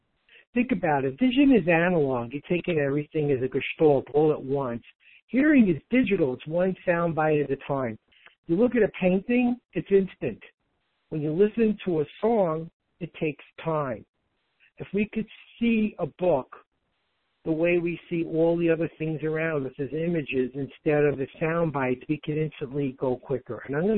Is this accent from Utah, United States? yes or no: no; Brooklyn, New York, United States; now in Texas, United States; I grew up in Brooklyn. That word's pronounced properly. It's pronounced dog. Now, where I live in Texas, they call it a dog.